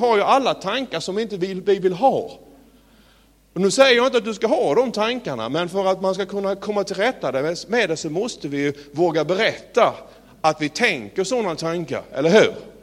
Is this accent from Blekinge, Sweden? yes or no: yes; Sölvesborg, Blekinge, Sweden; och jag är uppväxt nere i Sölvesborg